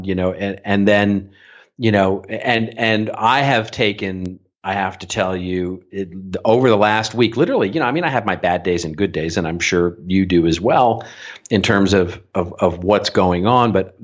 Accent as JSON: {"language": "English", "town": "Dallas", "region": "Texas", "country": "United States", "moved": "yes", "lives_now": "California, United States", "said": "I moved out in 1987 from Dallas, Texas, which is where I get my affinity for my football team."}